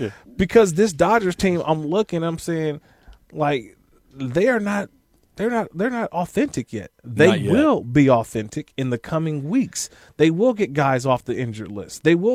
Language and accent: English; California, United States; I grew up in the Bay Area, yep.